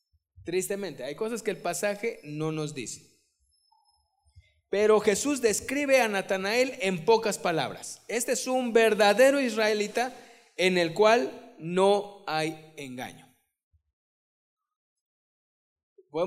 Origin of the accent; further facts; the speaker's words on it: Mexico; Es como en mi país, la mayoría del país no quiere mucho a los que son del Distrito Federal.